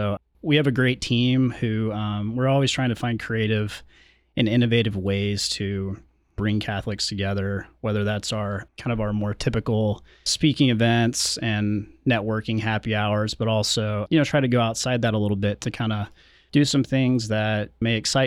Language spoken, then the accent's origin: English; Austin, Texas, United States; now in Portland, United States; I am originally from Austin, Texas.